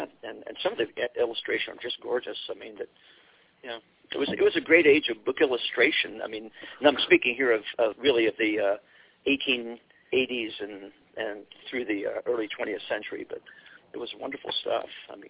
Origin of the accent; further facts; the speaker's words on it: Florida, United States; also born or lived in Ohio; Okay, I was born in Ohio, moved to Florida when I was just through second grade, so I grew up in Florida and went to Florida State, got my bachelor's and master's there.